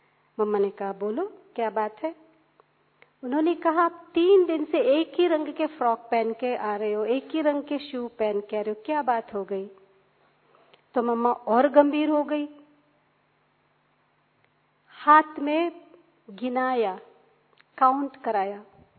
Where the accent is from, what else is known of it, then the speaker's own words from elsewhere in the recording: South India, India; हम साउथ से हैं तो उनके पालना में हम पले बड़े हुए